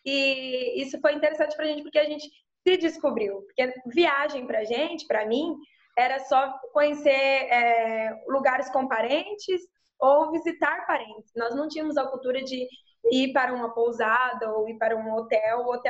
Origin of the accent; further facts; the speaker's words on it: Bahia, Brazil; porque nós somos da Bahia, minha família é da Bahia.